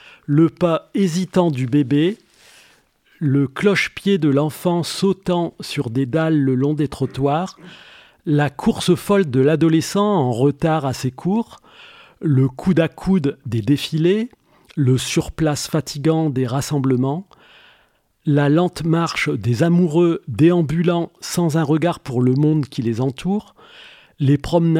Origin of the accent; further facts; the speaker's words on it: Arras, Hauts-de-France, France; Je suis né à Arras, le livre parle de mes 44 premières années à Arras, mais alors je me sens d'Arras effectivement